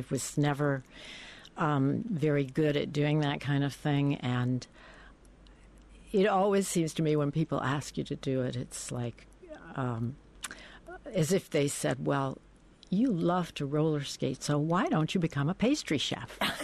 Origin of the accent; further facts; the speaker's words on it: North Carolina, United States; And we ended up in North Carolina, and I grew up in North Carolina.